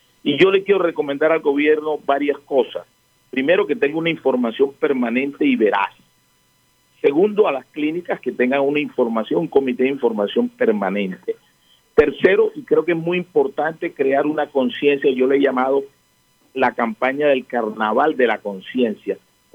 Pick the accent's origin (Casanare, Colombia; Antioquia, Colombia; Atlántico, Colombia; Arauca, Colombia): Atlántico, Colombia; Barranquilla; Yo entiendo a mi pueblo, yo soy barranquillero, me gusta el carnaval